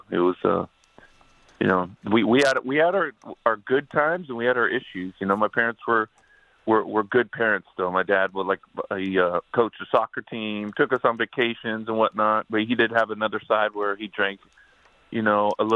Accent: Bakersfield, California, United States; I grew up in Bakersfield, California, and all that was there are oil fields, cotton fields, and country music.

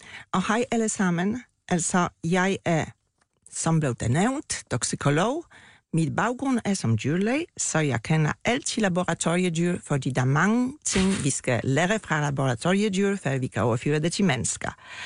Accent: Poland; accent: Polish; Danish is a second language; now in Denmark; for jeg oprindeligt kommer fra Polen.

